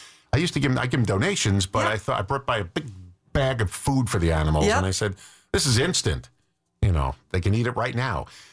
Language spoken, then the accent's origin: English; Bronx, New York, United States; also born or lived in Long Island; When I grew up in the Bronx, we had the Bronx Zoo was not right near.